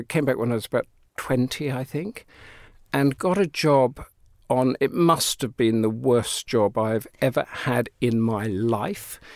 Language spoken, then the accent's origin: English; Bury St Edmunds, East of England, United Kingdom; also born or lived in Saxmundham; I grew up around Bury St Edmunds and then Saxmundham, sort of inland and then on the coast.